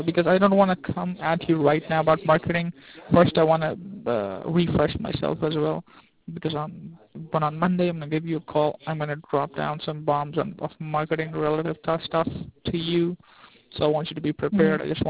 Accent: Rockford, Illinois, United States; now in New York, United States; I'm from Rockford, Illinois. So Rockford is a very, you know, nice, quiet place.

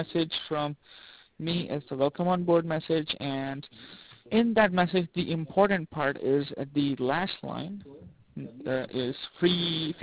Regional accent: New York, United States; Because I work in Eastern. I'm from New York.

